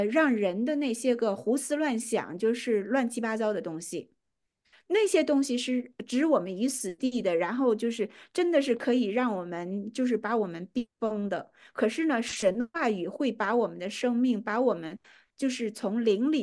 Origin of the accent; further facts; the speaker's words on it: China; 就是我们中国人会是说